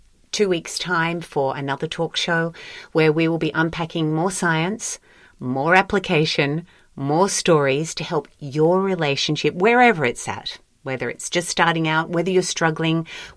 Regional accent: Australia; because we are Australian

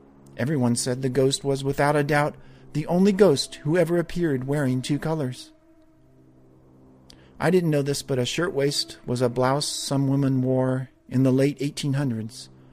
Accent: New Hampshire, United States; now in Washington State, United States; I currently live in Washington State, due to the military, but I grew up in New Hampshire.

